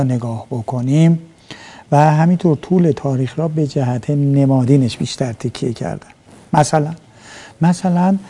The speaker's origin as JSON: {"language": "Persian", "region": "Isfahan", "country": "Iran", "said": "حالا ما اصفهانی هستیم"}